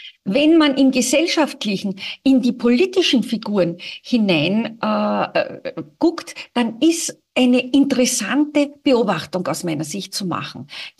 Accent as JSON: {"language": "German", "country": "Austria", "said": "als Österreicherin"}